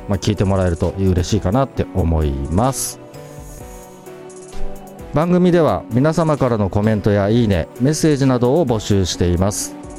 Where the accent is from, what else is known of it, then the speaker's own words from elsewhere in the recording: Kyushu, Japan; 僕の自分の田舎が九州なんですけど、実家を思い出す